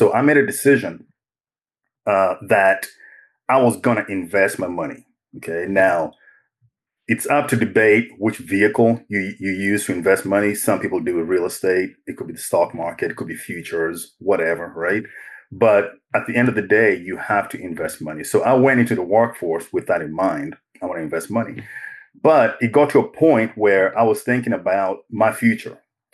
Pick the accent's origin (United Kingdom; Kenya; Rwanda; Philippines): Kenya; moved away as an adult; now in United States; I was born overseas. I was born and raised in Kenya. And my family moved to the United States when I was 18. This is in 1998. I had just finished high school. We settled in Knoxville, Tennessee.